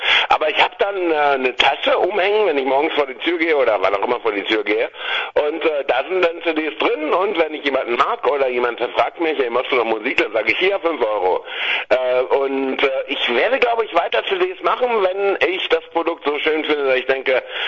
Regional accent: Bonn, North Rhine-Westphalia, Germany; born there; ich bin echt in der Hauptstadt geboren, was auch nicht mehr viele wissen. Die sagen dann Berlin. Ich sage so, ey, Alter, was für ein Reichsbürger bist du? Bonn!

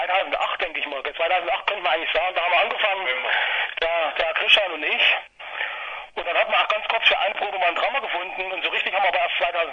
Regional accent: Friedrichsroda, Thuringia, Germany; born there; Also ich kann sagen, ich bin zwar zugezogen, aber ich bin in Friedrichsroda geboren. Also muss ich schon sagen, dass ich da Einheimischer bin irgendwie.

